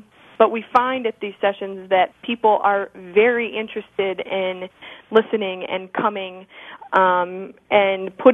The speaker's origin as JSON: {"language": "English", "country": "United States", "said": "In terms of my safety and how I've been perceived here as an American, I felt very welcomed"}